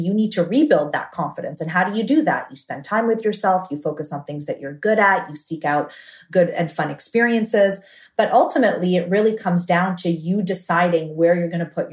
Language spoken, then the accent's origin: English; Canada; I'm Canadian, my parents immigrated from Syria. So I had that whole immigrant, got to survive mentality growing up